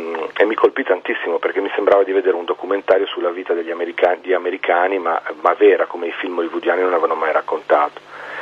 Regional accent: Liguria, Italy; abbiamo finito il disco in Liguria, che è la mia terra natia

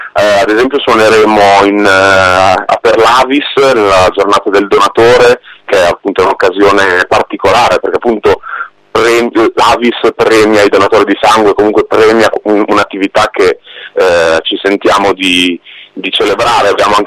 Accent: Bologna, Emilia-Romagna, Italy; quindi da bolognese mi è piaciuto l'ultimo

